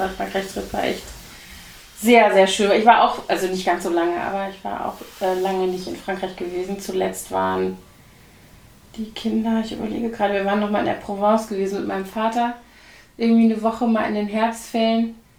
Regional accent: Koblenz, Rhineland-Palatinate, Germany; now in Berlin, Germany; seit ich in Berlin bin, eben nicht mehr, weil das so weit ist von hier. Ne? Also von Koblenz aus, meiner Heimatstadt, bist du in 400 Kilometern in Paris.

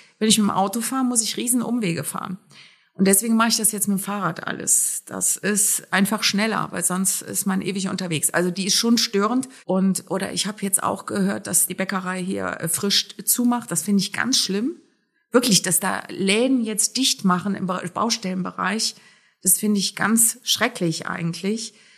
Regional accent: Cologne, North Rhine-Westphalia, Germany; Ich selber bin ja Kölnerin von Haus aus, also ich komme aus einer Großstadt.

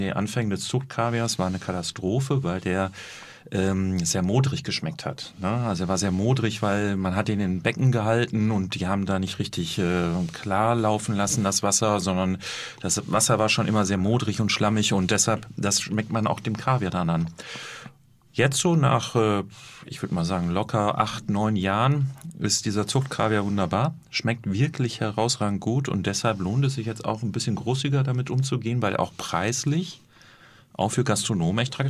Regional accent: North Rhine-Westphalia, Germany; Grünkohl kennen wir auch aus dem Ruhrgebiet, wo ich herkomme.

